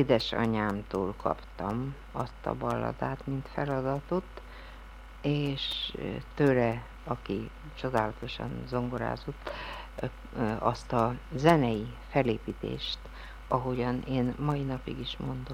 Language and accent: Hungarian; Târgu Mureș, Mureș County, Romania; Marosújvár születtem, 6 éves koromig ott éltem, aztán átköltöztünk Marosvásárhelyre, és valóban 20 éves koromig itt voltam, tehát itt jártam iskolába, és itt kezdtem el komolyabban verset mondani.